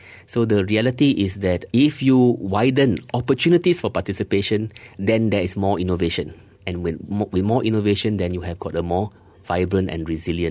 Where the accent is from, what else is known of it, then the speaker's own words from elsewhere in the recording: Georgetown, Penang, Malaysia; one of the major problems in a place like Georgetown, where we started, we as in Think City, and my hometown, very much featured in the book